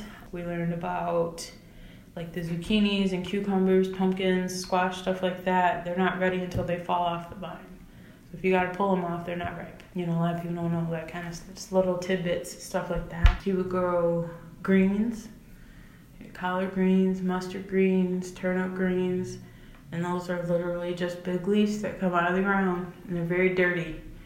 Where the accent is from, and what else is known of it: Michigan, United States; born or raised there; also born or lived in Munich, Germany